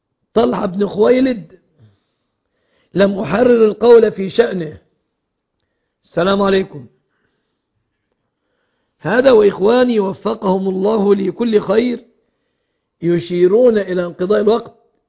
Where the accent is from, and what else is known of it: Egypt